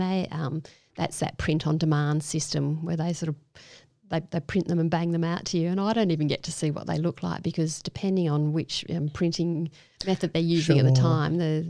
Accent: City Beach, Western Australia, Australia; And so I wrote this because I grew up in City Beach.

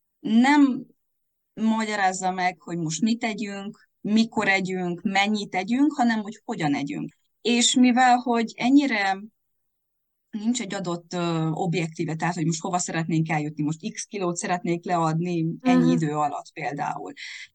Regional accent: Transylvania, Romania; mivel erdélyi vagyok, sok a román páciensem

